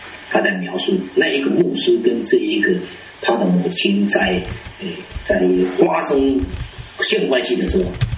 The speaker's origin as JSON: {"language": "Chinese", "country": "China", "said": "就像我们中国人说的关乎情要止乎离"}